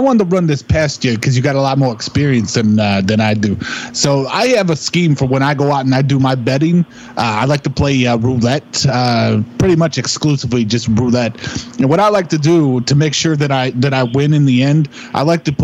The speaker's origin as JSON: {"language": "English", "town": "Brooklyn", "region": "New York", "country": "United States", "said": "I'm from Brooklyn, Carol. Bitch. I'm from Brooklyn"}